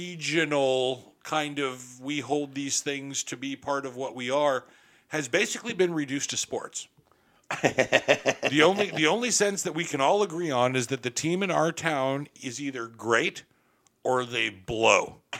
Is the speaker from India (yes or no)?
no; Cleveland, Ohio, United States; See, and I'm from Cleveland, so I've been taught, always assume that everything's going to go to shit.